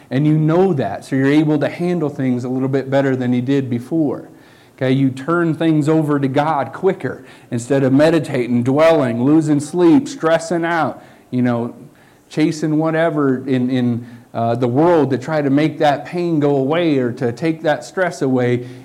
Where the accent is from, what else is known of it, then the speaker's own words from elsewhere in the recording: South Dakota, United States; Now, back on the farm where I grew up in South Dakota, we had 2 different areas that we farmed, okay?